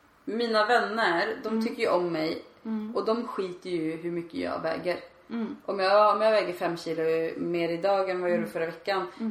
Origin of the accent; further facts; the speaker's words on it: Sweden; Som svensk blir man ju såhär